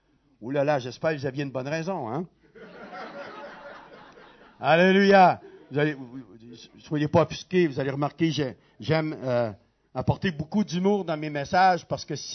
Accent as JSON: {"language": "French", "region": "Quebec", "country": "Canada", "said": "Mon épouse et moi, nous venons du Québec, qui est situé au Canada."}